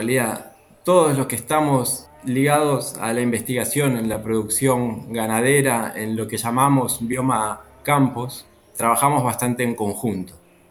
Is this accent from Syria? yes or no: no; Argentina; now in Tacuarembó, Uruguay; soy argentino y trabajo en INTA, Concepción del Uruguay